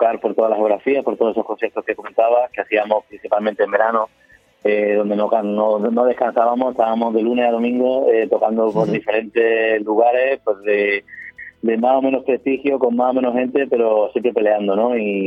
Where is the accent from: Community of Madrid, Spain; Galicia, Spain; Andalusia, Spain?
Andalusia, Spain; Lucena; Yo soy de Lucena